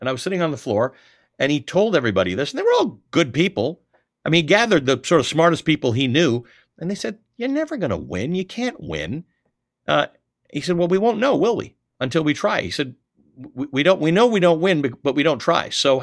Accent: Canada; also born or lived in Kenya; And then I grew up in Canada, which is a free and democracy and vibrant democracy.

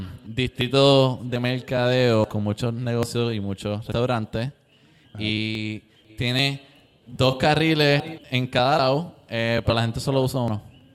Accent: Levittown, Puerto Rico; yo tengo que representar mi pueblo de Levittown.

